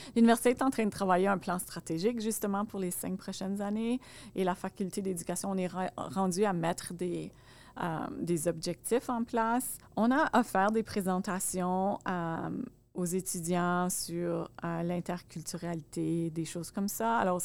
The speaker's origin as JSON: {"language": "French", "town": "Montreal", "region": "Quebec", "country": "Canada", "tie": "born there", "also_born_or_lived": "Nova Scotia", "said": "je suis née à Montréal, mais j'ai terminé mon secondaire en Nouvelle-Écosse"}